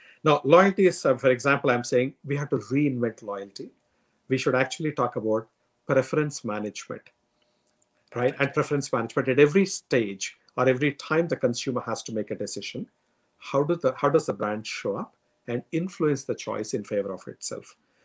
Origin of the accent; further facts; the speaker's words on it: India; When I grew up in India